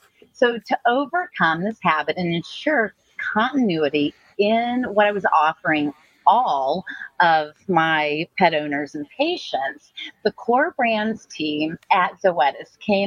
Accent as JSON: {"language": "English", "town": "Rosenberg", "region": "Texas", "country": "United States", "tie": "born or raised there", "also_born_or_lived": "Dallas-Fort Worth", "said": "I practiced as an ER vet for 15 years in the Dallas-Fort Worth area and then returned to my hometown of Rosenberg, Texas"}